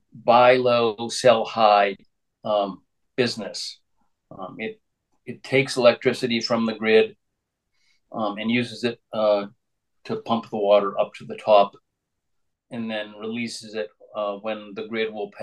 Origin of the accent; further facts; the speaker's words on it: Greenfield, Massachusetts, United States; I'm from Greenfield.